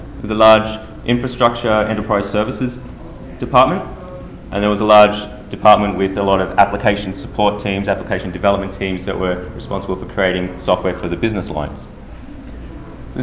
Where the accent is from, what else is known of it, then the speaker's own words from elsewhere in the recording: Australia; I come from Australia, independent consultant.